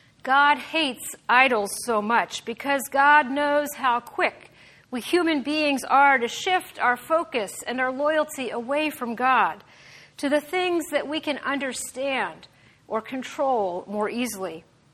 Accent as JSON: {"language": "English", "town": "Lancaster", "region": "Pennsylvania", "country": "United States", "tie": "born or raised there", "said": "As many of you know, I grew up in Lancaster, Pennsylvania, the heart of Amish country."}